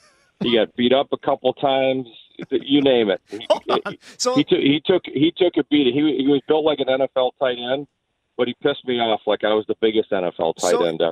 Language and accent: English; Canada; I'm Canadian.